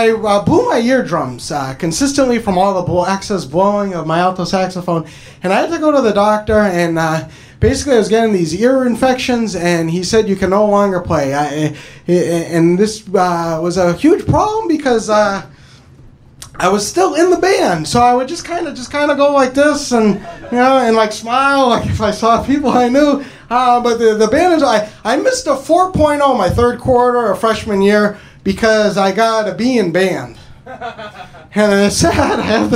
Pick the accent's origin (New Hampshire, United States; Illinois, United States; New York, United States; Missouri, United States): New Hampshire, United States; I'm originally from New Hampshire.